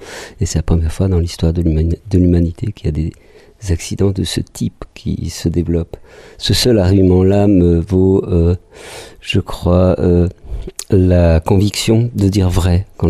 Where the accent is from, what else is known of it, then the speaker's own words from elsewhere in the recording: Munster, Grand Est, France; j'ai grandi en Alsace et puis j'ai fait ensuite mes années à Strasbourg pour la partie estudiantine de l'existence